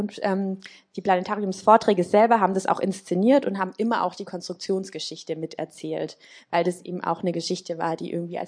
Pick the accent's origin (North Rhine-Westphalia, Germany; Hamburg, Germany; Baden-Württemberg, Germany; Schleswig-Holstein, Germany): Baden-Württemberg, Germany; Tübingen; Ich komme aus Tübingen